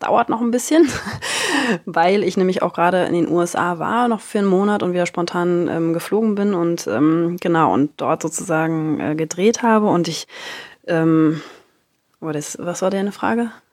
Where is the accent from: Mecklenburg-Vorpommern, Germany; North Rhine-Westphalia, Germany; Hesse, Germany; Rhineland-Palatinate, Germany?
Mecklenburg-Vorpommern, Germany; Rostock; Wir kommen beide ursprünglich aus Rostock und ich glaube, da ist man ja, weiß ich auch nicht, regional ein bisschen schüchterner oder zurückhaltender auch.